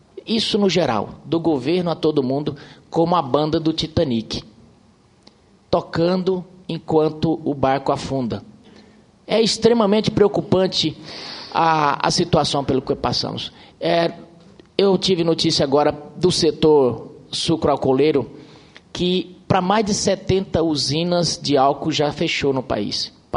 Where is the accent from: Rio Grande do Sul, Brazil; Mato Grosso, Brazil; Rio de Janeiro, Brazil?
Mato Grosso, Brazil; Eu me lembro que numa palestra lá no meu estado, em Mato Grosso